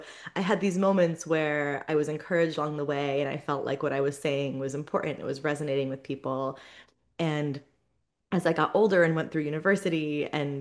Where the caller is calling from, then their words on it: New Jersey, United States; I am joining you from very rainy northern New Jersey in the United States.